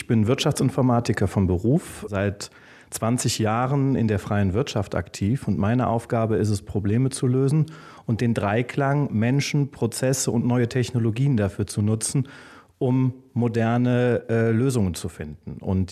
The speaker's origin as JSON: {"language": "German", "town": "Bergisch Gladbach", "region": "North Rhine-Westphalia", "country": "Germany", "tie": "born or raised there", "said": "40 Jahre alt. Ich lebe seit meinem 7. Lebensjahr in Bergisch Gladbach-Herkenrath. Bergisch Gladbach ist also meine Heimatstadt"}